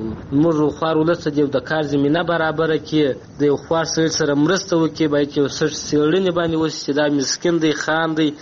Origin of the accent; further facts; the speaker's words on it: Helmand, Afghanistan; موږ د هلمند یو.